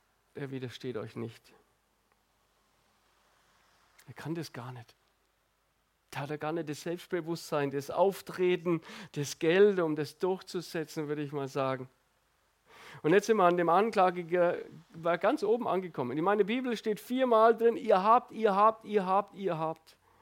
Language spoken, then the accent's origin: German; Baden-Württemberg, Germany; Als Schwabe eigentlich schwierig, ne?